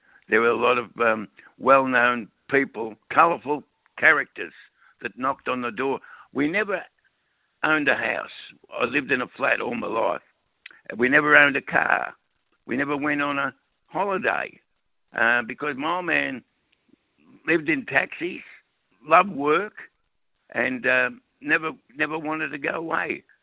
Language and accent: English; Richmond, Victoria, Australia; I was born, bred, educated. I married the girl that lived opposite me in Richmond, in Lennox Street, Richmond.